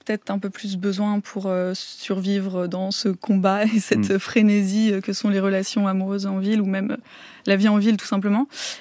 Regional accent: Auvergne-Rhône-Alpes, France; now in Paris, France; Déjà moi j'ai grandi en Haute-Savoie, donc rien à voir avec Paris

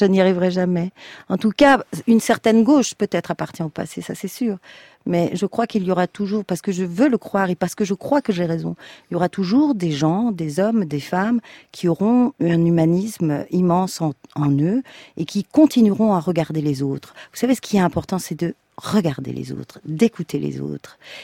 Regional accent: Marseille, Provence-Alpes-Côte d'Azur, France; Mais moi, je suis une Marseillaise. Marseille, c'est une ville-monde.

